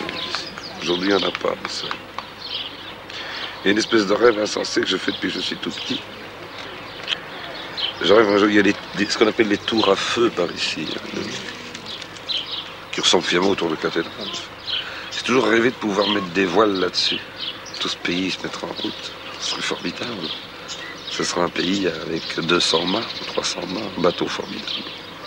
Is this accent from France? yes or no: no; Belgium; Ah, je suis belge, belge. Partout où je vais dans le monde, quoi.